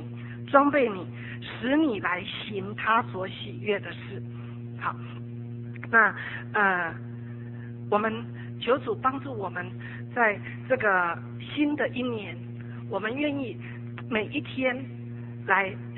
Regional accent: China; 而且我们中国人那个五千年的悠久历史文化，使我们的情感是很多受压制的

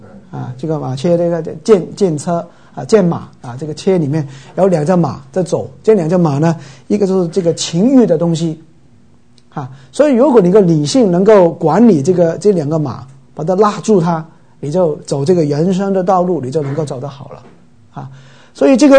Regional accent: Guangdong, China; accent: Cantonese; 我们广东话说一直找

